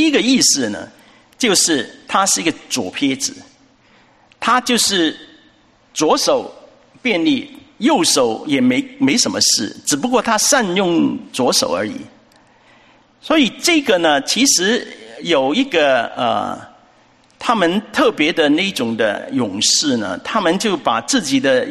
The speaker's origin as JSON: {"language": "Chinese", "country": "China", "said": "但是时事不好呢，我们中国人有一句话说，时事就怎么样，造英雄。"}